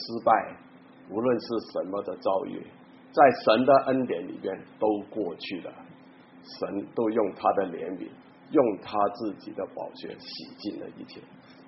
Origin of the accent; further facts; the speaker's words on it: China; 我们中国人教从小就教小孩子要背很多那个小孩子的那个诗，